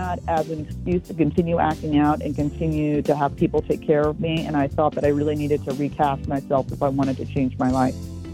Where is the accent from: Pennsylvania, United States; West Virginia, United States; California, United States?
California, United States; Hollywood; My father, you know, I grew up in Hollywood.